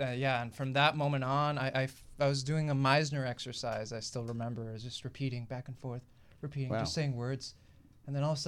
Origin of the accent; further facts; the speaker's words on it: Venezuela; also born or lived in Colombia; so we're originally from Colombia, but I grew up my entire life in Venezuela.